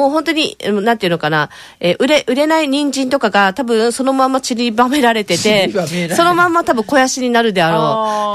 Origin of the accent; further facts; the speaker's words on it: Okinawa, Japan; あとやっぱ沖縄人なんで